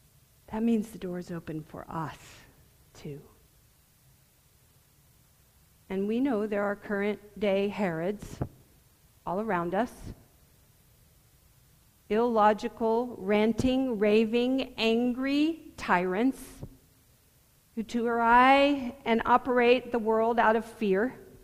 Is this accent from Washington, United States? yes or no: no; Berkeley, California, United States; I was raised a certain way, therefore I'm going to behave a certain way. I'm from Berkeley.